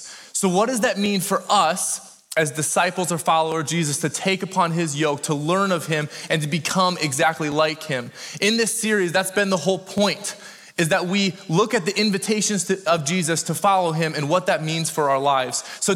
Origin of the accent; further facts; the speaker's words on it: Orange City, Iowa, United States; I'm from Orange City, Iowa. Any Northwest Iowaners?